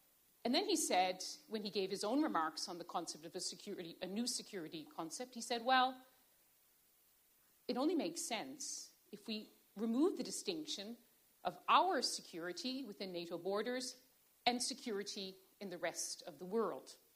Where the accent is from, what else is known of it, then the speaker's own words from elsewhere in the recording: Canada; and I am from Canada.